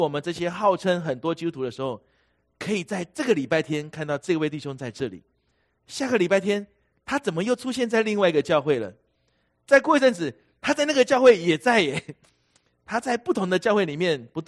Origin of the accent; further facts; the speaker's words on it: China; 因为我们中国人强求的是灵验才是最重要的